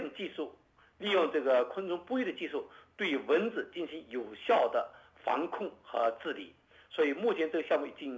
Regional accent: China; 按我们中国人的那个一句话，就是让它断子绝孙

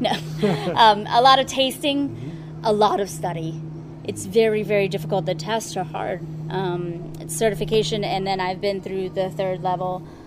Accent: New Orleans, Louisiana, United States; I feel like I'm from New Orleans. There's a lot of culture in my town and in my blood.

